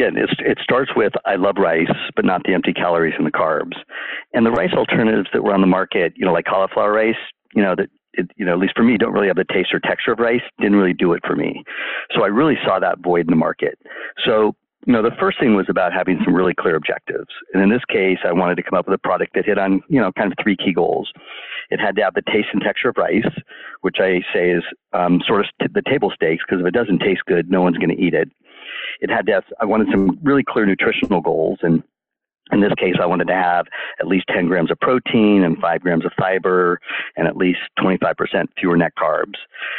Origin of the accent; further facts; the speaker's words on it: California, United States; So growing up in the East Bay, my family was in the antique business